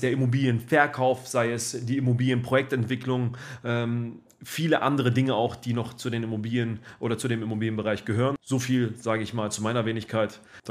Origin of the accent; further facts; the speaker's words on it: Berlin, Germany; ich bin aus dem arabischen Raum, meine Eltern sind 1996 nach Deutschland gezogen sozusagen und da war ich gerade 3 Jahre alt, da bin ich in Berlin aufgewachsen oder bin im Prinzip in Berlin eingereist, als ich 3 Jahre alt war mit meinen Eltern